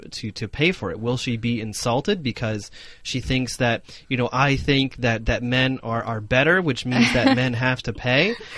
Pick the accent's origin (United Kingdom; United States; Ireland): United States; coming from as an American, not as a Chinese person